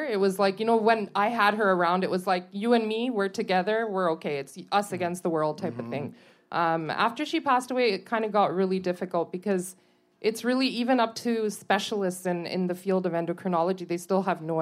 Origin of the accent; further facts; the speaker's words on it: Montreal, Quebec, Canada; born there; So I was born in Montreal